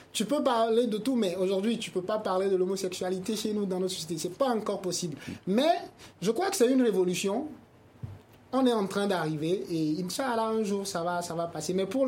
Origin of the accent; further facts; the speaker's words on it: Niger; now in Mali; ici, au Mali, les gens sont beaucoup plus ouverts que chez nous au Niger.